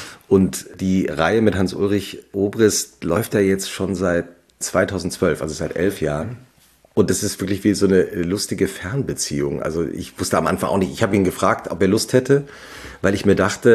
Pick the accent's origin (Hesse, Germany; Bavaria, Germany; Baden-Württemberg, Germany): Hesse, Germany; Langgöns; Ich bin ja im Dorf aufgewachsen in Langgöns, also nördlich von Frankfurt. Bei Gießen bin in Butzbach zur Schule gegangen. Das ist in der Wetterau, ein bisschen weiter südlich.